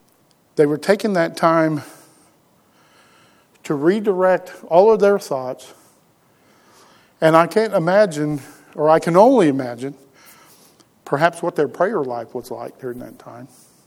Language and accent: English; Oklahoma, United States; Now, I'm a guy from Oklahoma, and I know the ground's not supposed to move like that at all.